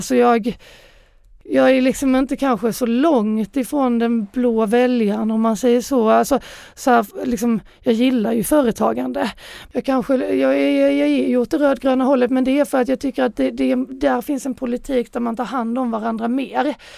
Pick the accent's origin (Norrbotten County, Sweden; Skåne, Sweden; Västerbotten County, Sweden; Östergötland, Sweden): Skåne, Sweden; Jag kommer ju från Bjärehalvön.